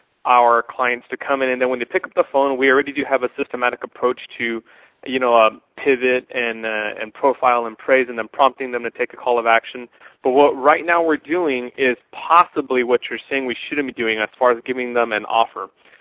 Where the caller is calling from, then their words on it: Texas, United States; I am calling from Texas.